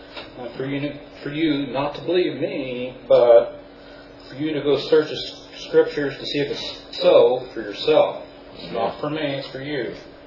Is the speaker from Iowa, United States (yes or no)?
yes; Packwood, Iowa, United States; I'm from Packwood, Iowa, which is, if you look at the state of Iowa, the horizontal line at the bottom, and over here in the corner is a little hanging down part. Well, right there in that corner is where we're at.